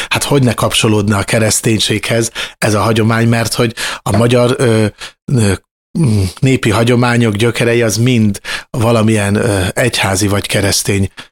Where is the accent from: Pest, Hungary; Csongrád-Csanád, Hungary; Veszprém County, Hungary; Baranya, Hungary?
Pest, Hungary; Máriabesnyő; Pedig én Mária Besei származású vagyok, és ugye az már az inkább ilyen galgamenti kultúrkörhöz tartozik, és vagy hát néprajzi tájegységhez